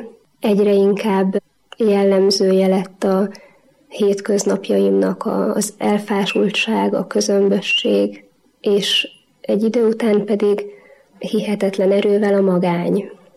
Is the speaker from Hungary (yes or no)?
yes; Tar, Nógrád, Hungary; 31-2 évvel ezelőtt születtem egy kis mátraaljai településen, Taron. Az életem egy csendes, vidéki, falusi életben kezdődött.